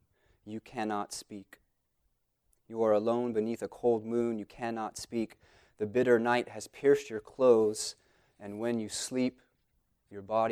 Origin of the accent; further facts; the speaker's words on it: Las Vegas, Nevada, United States; I grew up in Las Vegas, and I had never eaten a real vegetable.